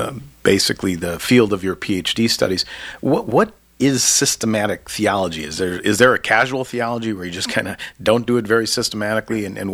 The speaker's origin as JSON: {"language": "English", "region": "Wisconsin", "country": "United States", "tie": "born or raised there", "moved": "yes", "said": "Yeah, I have to admit that growing up in Wisconsin, I couldn't wait the first opportunity to get out of there. So I had to go west."}